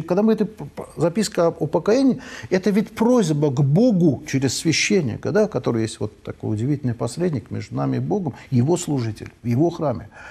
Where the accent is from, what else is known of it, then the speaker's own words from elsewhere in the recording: Baku, Azerbaijan; moved away as an adult; я на 62-м году своей жизни, да, до 40 лет я родился и жил в моем родном городе, где жили все мои предки прекрасные. В ту пору, я не знаю, я уже с тех пор не был уже более, да, более 25 лет я не был у себя на родине, так случилось. В Баку